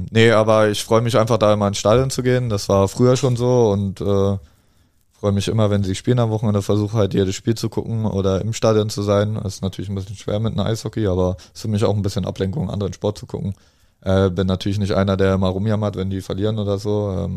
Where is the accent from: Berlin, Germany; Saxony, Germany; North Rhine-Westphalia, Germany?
Berlin, Germany; Ich glaube, ich bin groß geworden im Olympiastadion, meine Schule war da.